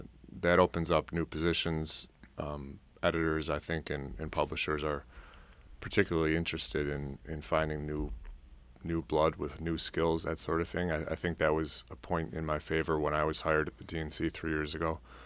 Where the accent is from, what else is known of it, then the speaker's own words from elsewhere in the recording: Rochester, New York, United States; I grew up in the Rochester area, so it had been my intention to get back here.